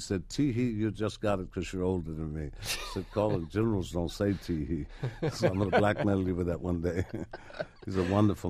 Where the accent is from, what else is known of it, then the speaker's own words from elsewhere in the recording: Chicago, Illinois, United States; Well, I come from the Chicago ghetto, the biggest black ghetto in America, 5 million people during the Depression.